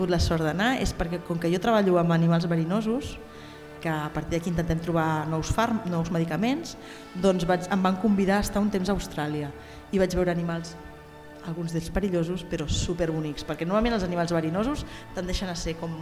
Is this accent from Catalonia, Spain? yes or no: yes; Sant Joan Despí, Catalonia, Spain; also born or lived in Barcelona / Florida; Vaig néixer a Barcelona, però vinc a Sant Joan d'Espí. És veritat que després, com heu dit, he viatjat molt i de fet he viscut un temps a Florida i després a alguns altres països.